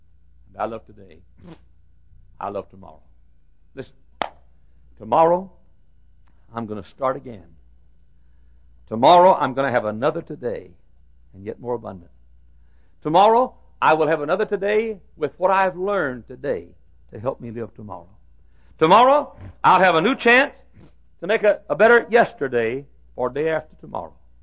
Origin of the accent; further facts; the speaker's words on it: United States; I'm alive. I'm an American. I'm a Christian.